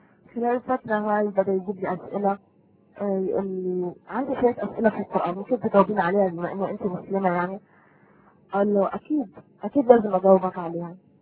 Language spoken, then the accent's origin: Arabic; Palestine; يعني انا كفلسطينية استحالة اني احب مثلا